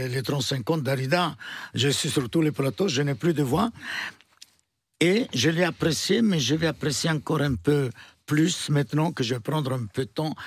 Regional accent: France; nous sommes d'origine italienne, même si nous sommes français depuis une éternité

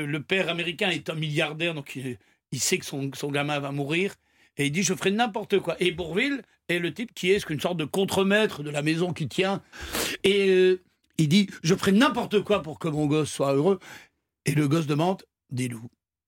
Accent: Belgium; normalement, chez nous en Belgique, il est tous les ans, c'est obligatoire.

